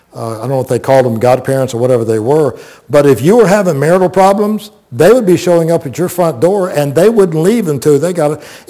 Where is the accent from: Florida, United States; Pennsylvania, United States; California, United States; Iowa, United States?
Florida, United States; Plant City; I grew up with mentors in Plant City.